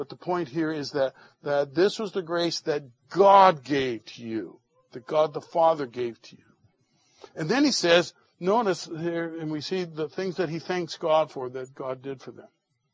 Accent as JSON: {"language": "English", "region": "California", "country": "United States", "said": "You all know that I'm from Southern California."}